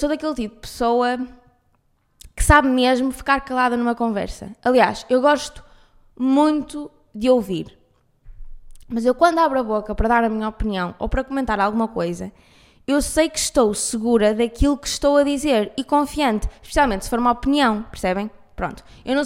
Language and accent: Portuguese; Porto, Norte, Portugal; accent: Porto; now in Lisbon, Portugal; depois ainda por cima com o sotaque do Porto em Lisboa